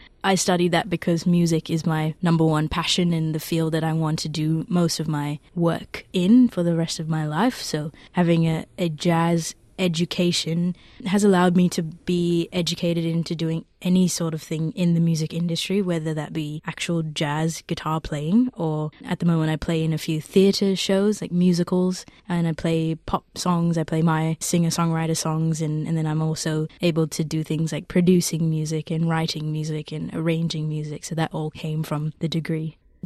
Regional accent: Sydney, New South Wales, Australia; my cultural identity of growing up in Sydney, in Australia

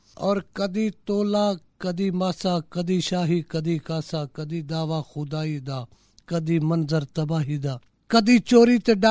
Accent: Jhang, Punjab, Pakistan; ਜਿਹੜਾ ਸਾਡਾ ਗਾਓਂ ਹੈ, ਜਿਹੜਾ ਸਾਡਾ ਪਿੰਡ ਹੈ ਰਸ਼ੀਦਪੁਰ, ਉਹ ਤਕਰੀਬਨ 2.5 ਕਿਲੋਮੀਟਰ 'ਤੇ, ਅਤੇ ਮੈਂ ਆਖ ਸਕਦਾ ਕਿ ਅਸੀਂ ਜੰਗ ਦੇ ਹੀ ਹਾਂ ਜੀ।

